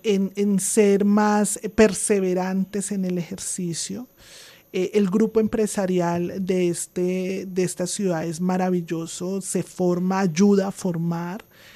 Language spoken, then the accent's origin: Spanish; Boyacá, Colombia; Yo soy de la tierrita, yo soy boyacense. Ahora soy tolimense de corazón